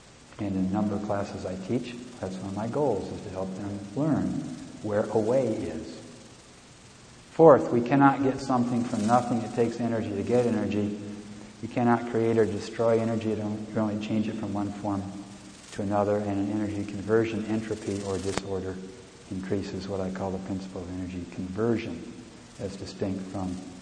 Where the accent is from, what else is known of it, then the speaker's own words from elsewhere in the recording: Michigan, United States; It comes from my home state, Michigan